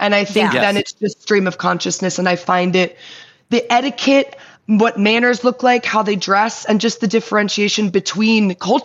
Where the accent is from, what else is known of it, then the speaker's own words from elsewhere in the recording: New York, United States; now in Pasadena, United States; We grew up in New York. My dad's Dutch, grew up in Holland. And then we moved to New York.